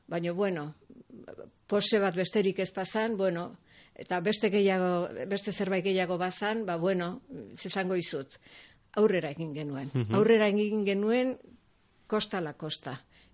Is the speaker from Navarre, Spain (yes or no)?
no; Basque Country, Spain; now in Donostia, Spain; ni gipuzkoarra naiz, goierrikoa naiz, baina Donostian bizi naiz aspaldi ontatik